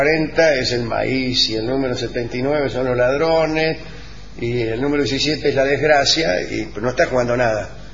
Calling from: Lanús, Buenos Aires Province, Argentina; de Lanús.

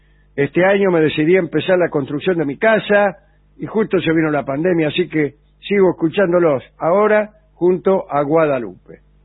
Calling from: Mar del Plata, Buenos Aires Province, Argentina; de Mar del Plata, quiero pedir que hagan la canción

